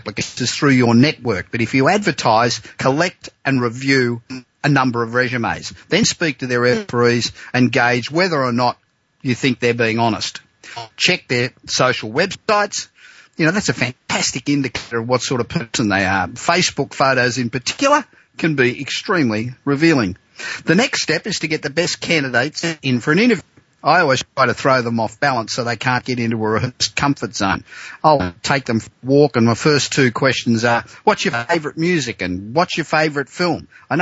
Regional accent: Los Angeles, California, United States; I look forward to broadcasting again this time next week from my hometown of Los Angeles.

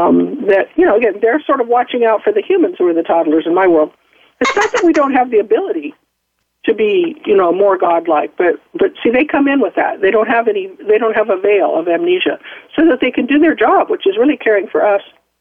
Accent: Nebraska, United States; I was raised in Nebraska

